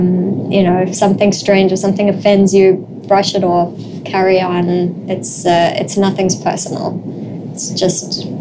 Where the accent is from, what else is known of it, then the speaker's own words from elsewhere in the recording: South Africa; I come from South Africa and we're very polite and we're very formal and we write nice emails